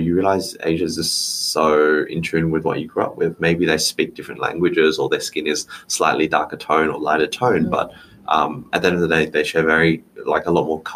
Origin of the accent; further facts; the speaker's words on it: Australia; accent: Australian; now in Singapore; So I do think that even though my accent is Australian, I probably hold more Asian values than more people than not.